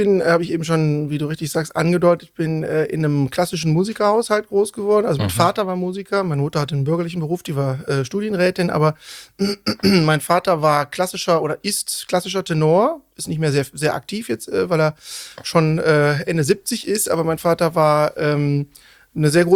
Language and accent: German; Cologne, North Rhine-Westphalia, Germany; also born or lived in Bonn; ich bin in Köln seit meinem dritten Lebensjahr aufgewachsen und habe auch die meiste Zeit bis auf ein paar Exkurse meines Lebens bisher hier verbracht.